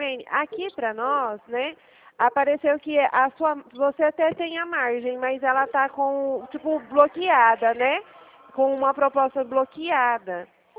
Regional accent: Presidente Prudente, São Paulo, Brazil; Não, eu sou de Prudente, Presidente

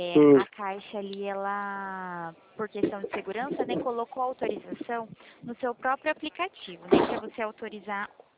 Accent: Presidente Prudente, São Paulo, Brazil

